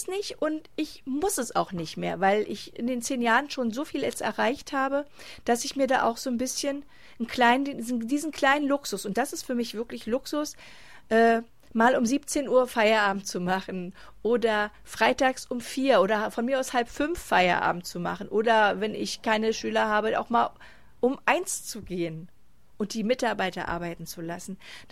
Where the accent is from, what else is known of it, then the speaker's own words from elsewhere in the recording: Berlin, Germany; ich bin zwar hier in Berlin geboren, ich bin hier groß geworden, ich fühle mich hier wohl